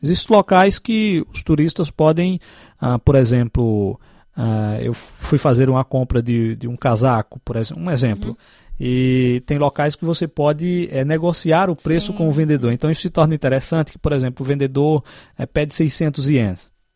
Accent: Brazil; moved away; como eu vim do Brasil para cá e não nunca tinha feito nenhuma viagem para o exterior

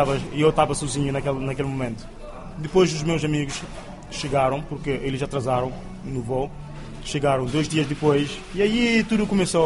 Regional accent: Cape Verde; Em Cabo Verde temos praticamente 27 todos os dias. Faz muito calor, mas não como aqui. Eu sou da África

